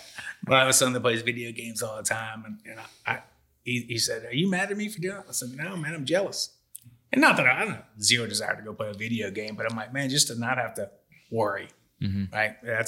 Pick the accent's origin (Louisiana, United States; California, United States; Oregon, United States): Louisiana, United States; y'all know me, I'm from Louisiana.